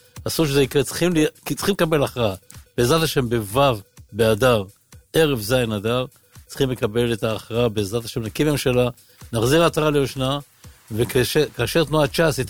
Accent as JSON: {"language": "Hebrew", "town": "Ashkelon", "region": "Southern District", "country": "Israel", "tie": "born or raised there", "said": "הרבה שנים, נולדתי באשקלון."}